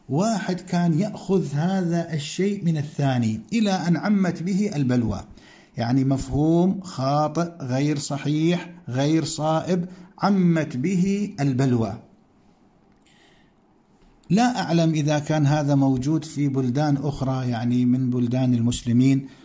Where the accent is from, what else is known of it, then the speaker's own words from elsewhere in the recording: Iraq; الحقيقة عندنا في العراق، أخص بذلك بغداد، أطراف بغداد إلى الموصل